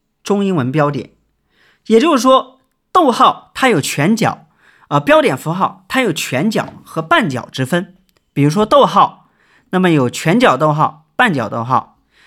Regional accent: Sichuan, China; 尤其是比如一些讲粤语还有我们四川人讲四川话的朋友啊

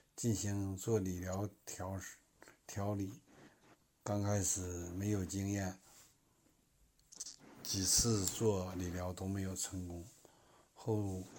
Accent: Yanbian, Jilin, China; 我来自长白山脚下延边朝鲜族地区，我是一名中医按摩医生，

